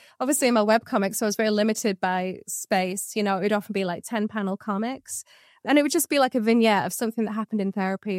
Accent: Manchester, North West England, United Kingdom; I'm from Manchester, and so I don't drive. I never learned to drive.

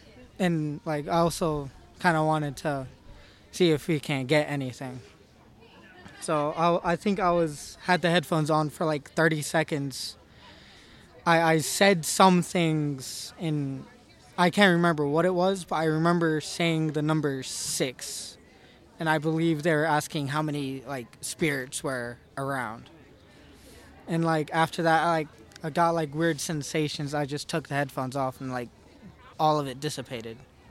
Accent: Bisbee, Arizona, United States; now in Tucson, United States; I'm from Bisbee, Arizona, currently living in Tucson.

